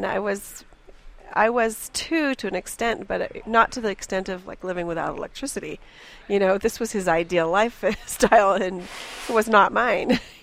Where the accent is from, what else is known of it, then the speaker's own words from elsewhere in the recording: Atherton, California, United States; Well, you know, I grew up in Atherton, but my parents were very beatniky.